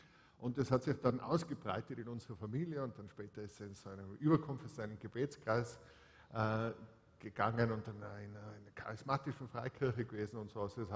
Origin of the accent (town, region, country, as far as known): Hall, Tyrol, Austria; born or raised there; also born or lived in Innsbruck